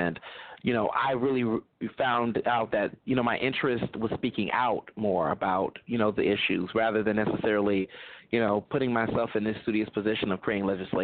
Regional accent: Houston, Texas, United States; also born or lived in Chicago; I was born in Chicago, and I grew up in Houston, Texas.

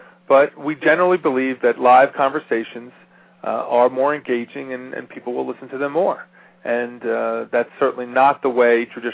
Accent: Uniondale, New York, United States; growing up in Long Island, in Uniondale, every Friday night in 1977

